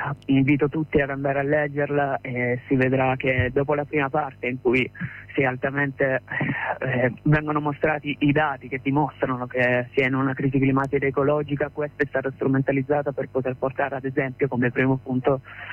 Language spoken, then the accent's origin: Italian; Sicily, Italy; ora ti parlo nel personale, ma io sono siciliano e i siciliani non sanno che dal 2070 al 2100 è previsto che il 70% del territorio siciliano sia desertificato